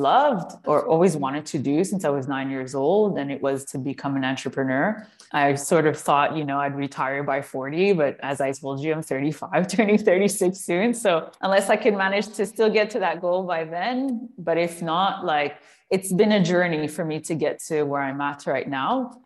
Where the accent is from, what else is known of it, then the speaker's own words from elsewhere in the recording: Montreal, Quebec, Canada; moved away as an adult; I was born and raised in Montreal, lived there for 25 years, and then left 10 years ago.